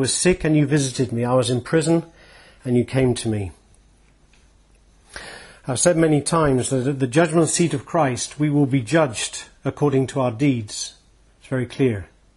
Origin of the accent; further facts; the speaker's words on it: England, United Kingdom; I was not born Jewish, I'm an Englishman.